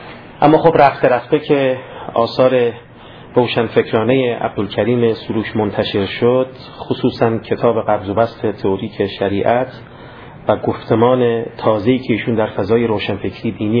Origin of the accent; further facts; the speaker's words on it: Iran; من خب در خانواده مذهبی به دنیا آمدم و بزرگ شدم. در ایران هم در مدرسه و دبیرستان نیکان درس می‌خواندم تا دیپلم گرفتم.